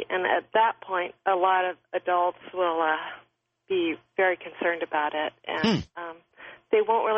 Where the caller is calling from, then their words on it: Richmond, California, United States; First of all … I'm calling from Richmond, California.